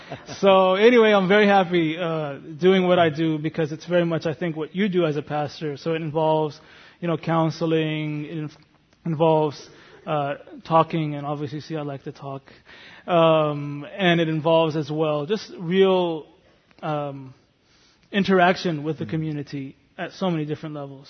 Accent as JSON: {"language": "English", "country": "United States", "tie": "born or raised there", "said": "I mean, I was born and raised in America"}